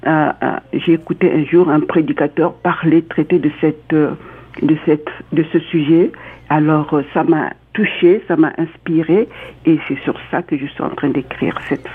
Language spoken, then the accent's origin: French; Republic of the Congo; au Congo-Brazzaville, parce que je viens du Congo-Brazzaville